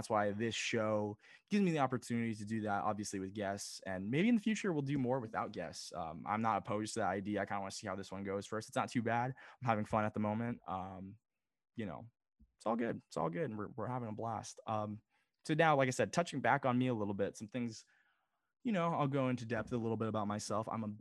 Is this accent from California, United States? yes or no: yes; Los Angeles, California, United States; I'm from Los Angeles, so it's kind of like in my blood at this point.